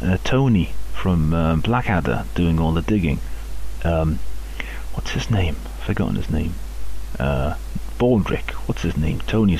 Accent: Liverpool, North West England, United Kingdom; also born or lived in Spain; It's a programme we've been doing for several years from Spain, but we've moved to Liverpool, my hometown. So I sort of know where everything is over here.

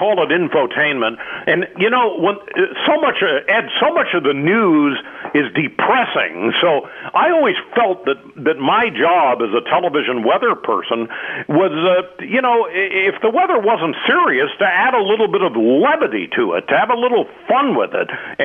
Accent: Los Angeles, California, United States; I grew up in Los Angeles, and I used to, getting back to how it all started, I would would be with my transistor radio

